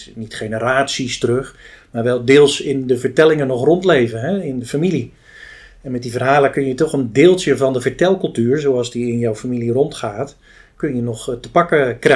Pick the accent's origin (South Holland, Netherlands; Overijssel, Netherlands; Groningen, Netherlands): South Holland, Netherlands; Dordrecht; joh, ik kom uit Dordrecht, ik wil graag wat weten van de familie.